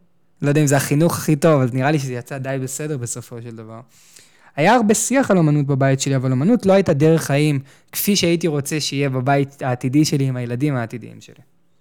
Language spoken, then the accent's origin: Hebrew; Tel Aviv, Tel Aviv District, Israel; גדלתי בתל אביב, גרנו בקומה שישית, והיה לי נוף יפהפה לעיר. גרנו בצפון העיר, וההורים עד היום גרים שם